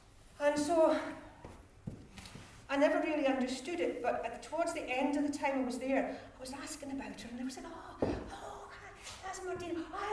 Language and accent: English; Scotland, United Kingdom; Now, I never had any Gaelic. I had all the Gaelic sounds because I was brought up in the West, but my family spoke the Doric, so we never spoke the Gaelic.